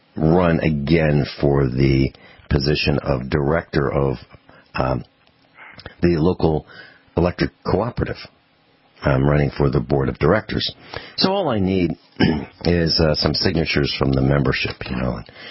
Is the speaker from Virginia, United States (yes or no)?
yes; Virginia, United States; Maybe I have a foreign accent. Maybe it's because I'm from Virginia, not from here.